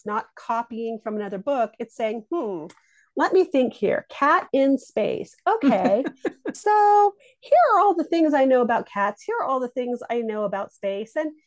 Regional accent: Colorado, United States; I'm from Colorado. I live in Colorado.

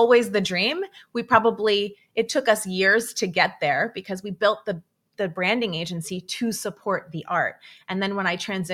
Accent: New York City, New York, United States; I'm born and raised in New York City, hustling my whole life to figure out, you know, what I wanted to do.

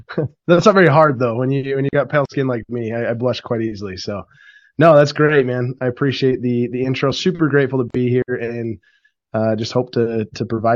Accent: Utah, United States; So I grew up in Utah, grew up in a family where honestly hard work was what was appreciated.

